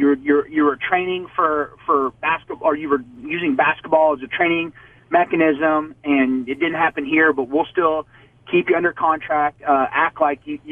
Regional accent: United States; So I am Mexican American.

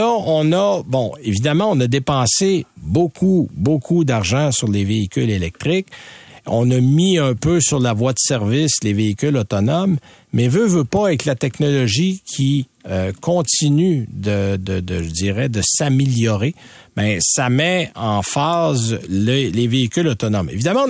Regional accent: Quebec, Canada; Quand je dis chez nous, au Québec, au Canada, dépendamment des régions, un peu moins.

